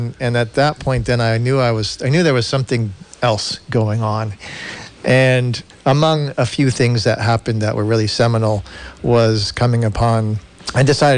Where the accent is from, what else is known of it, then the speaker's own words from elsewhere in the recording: Darien, Connecticut, United States; I was raised in Darien, Connecticut.